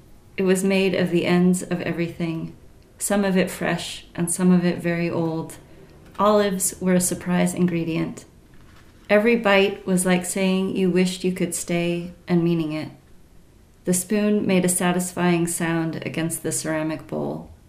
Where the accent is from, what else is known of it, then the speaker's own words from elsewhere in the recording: Carson City, Nevada, United States; also born or lived in Reno; now in Seattle, United States; mostly in Nevada, Carson City, and Reno. But I've been in Seattle for over 14 years now.